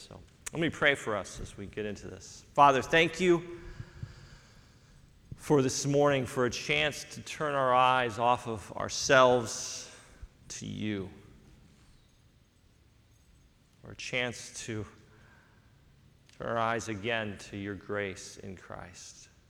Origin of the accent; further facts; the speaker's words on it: Grass Valley, California, United States; And I know that they had this building, and this is the actual one from my hometown, Grass Valley.